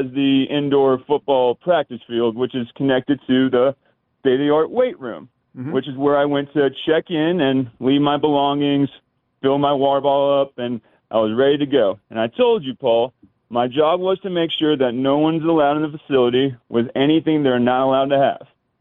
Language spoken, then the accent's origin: English; Boulder, Colorado, United States; I'm from Boulder.